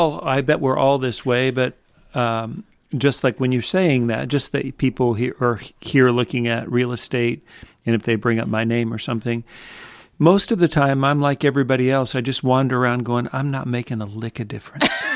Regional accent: Kansas, United States; born there; also born or lived in Texas; So I was born in Kansas, but my mother moved city, town to town, state to state, just trying to make a living. So I grew up in, you know, a dozen different states.

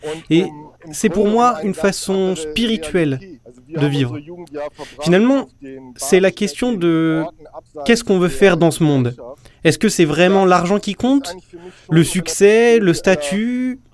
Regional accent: Bremerhaven, Bremen, Germany; now in Hamburg, Germany; De base, je viens de Bremerhaven. C'est une petite ville au nord de l'Allemagne. Avec le temps, j'ai fait d'autres stations. Mais là, depuis 2003, je me suis installé à Hambourg

